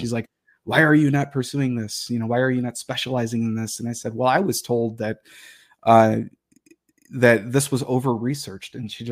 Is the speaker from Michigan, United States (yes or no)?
yes; Detroit, Michigan, United States; I grew up more or less actually really in like lower class. I grew up in Detroit. And in the city of Detroit